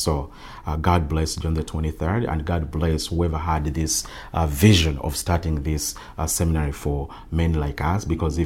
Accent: Uganda; Growing up in Uganda, the only people I knew were Ugandans of my tribe, the Baganda. Everything was celebrated, you know, in my mother tongue, sometimes English and Latin.

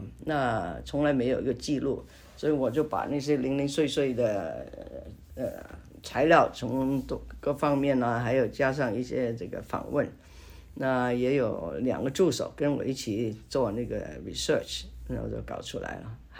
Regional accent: Hong Kong; accent: Hong Kong Mandarin; Chinese is a second language; 不好意思啊，我的港普，我希望讲得清楚。

